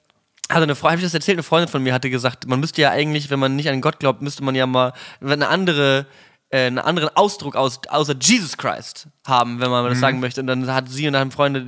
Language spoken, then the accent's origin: German; Mettmann, North Rhine-Westphalia, Germany; ich bin in meine Heimatstadt, meine alte Heimatstadt gefahren